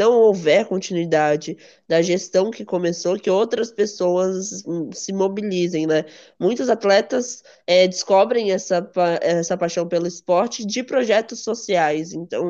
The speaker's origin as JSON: {"language": "Portuguese", "country": "Brazil", "said": "Eu pelo menos, como brasileira, como amante, né, das Olimpíadas"}